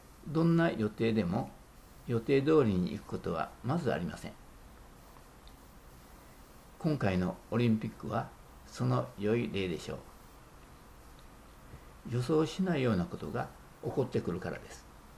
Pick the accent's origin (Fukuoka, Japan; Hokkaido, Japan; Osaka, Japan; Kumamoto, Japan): Osaka, Japan; Sakai; born there; 私が日本の大阪の堺で生まれたのも偶然です。